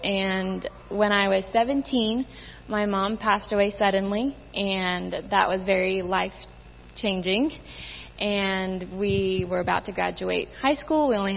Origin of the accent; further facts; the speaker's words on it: Moscow, Russia; moved away as an adult; I grew up in Moscow, Russia. My parents were missionaries, and my dad worked on the administrative side of things. And we moved over when I was almost 3 years old.